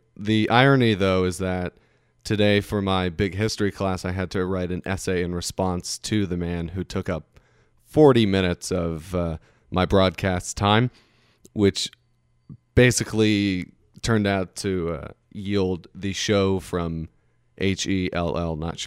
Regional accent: Palm Springs, California, United States; Now, I'm from the Palm Springs area of Southern California, so I'm used to triple-digit weather probably around this time of year

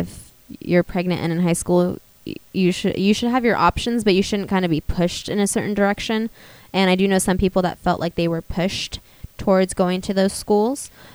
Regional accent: Walnut Creek, California, United States; a news story from my hometown, which is Walnut Creek, California, which is, again, located in the East Bay. I love that place, I'm not going to lie, and I miss it dearly.

